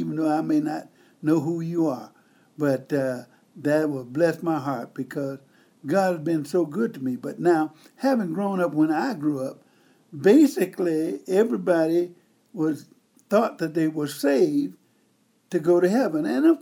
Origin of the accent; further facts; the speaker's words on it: Mississippi, United States; Now, I was raised in Mississippi many years ago.